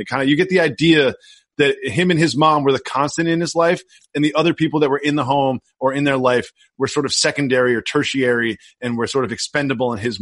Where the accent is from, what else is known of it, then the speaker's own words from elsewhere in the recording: Massachusetts, United States; growing up in Massachusetts where I was, there was no such thing outside of BMX biking where cycling was competitive, like racing.